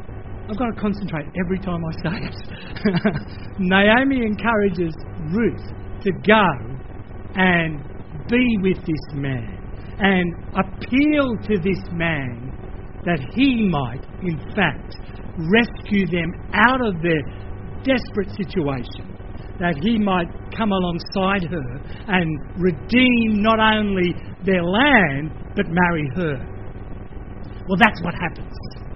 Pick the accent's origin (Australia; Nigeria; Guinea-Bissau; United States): Australia; accent: Australian; for me as an Aussie English speaker, I go, oh, that's a hard one to get my head around.